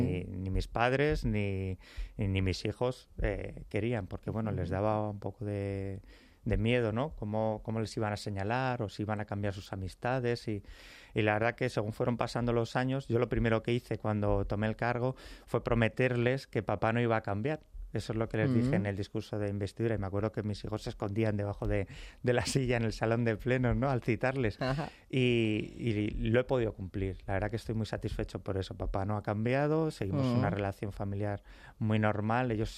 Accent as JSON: {"language": "Spanish", "region": "Community of Madrid", "country": "Spain", "tie": "born or raised there", "said": "yo miraba mi pueblo y no lo reconocía, fue desapareciendo, se fueron cerrando granjas, se fue desapareciendo esa vida que era tan asequible, ¿no? para un niño, ¿no? Y sin embargo, pues he visitado otros pueblos de la Sierra Norte de Madrid"}